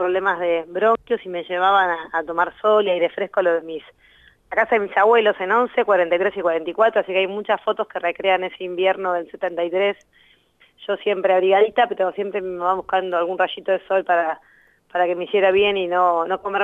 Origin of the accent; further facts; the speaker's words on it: La Plata, Buenos Aires Province, Argentina; born there; Ahí nací en el Italiano, sí, tal cual.